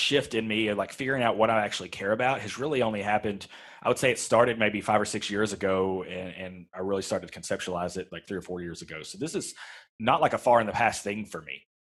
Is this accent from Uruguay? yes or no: no; Kentucky, United States; Like I'm a kid from West Kentucky